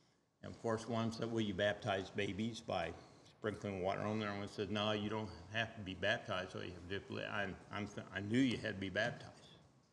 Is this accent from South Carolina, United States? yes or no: no; Rantoul, Illinois, United States; You know, I grew up over outside of Rantoul and the church over there, my dad and Stan Dvorak were the first elders they ever had that church.